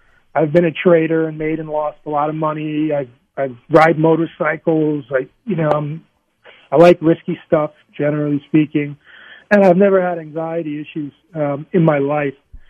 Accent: U.S. Virgin Islands; I grew up in the Virgin Islands, free diving and spearfishing, and I can hold my breath, you know, 4+ minutes and dive 125 feet.

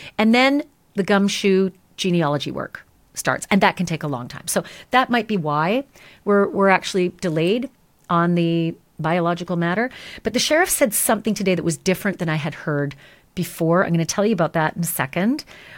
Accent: Canada; I'm Canadian

